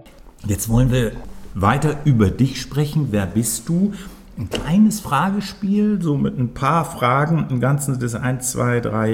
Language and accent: German; Northern Germany, Germany; Ich bin Norddeutscher